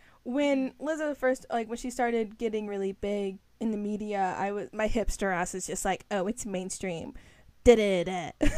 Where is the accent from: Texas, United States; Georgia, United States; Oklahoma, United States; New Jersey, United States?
Texas, United States; I'm a band nerd, I'm from Texas, like, I felt a bunch of pride in my little Texas heart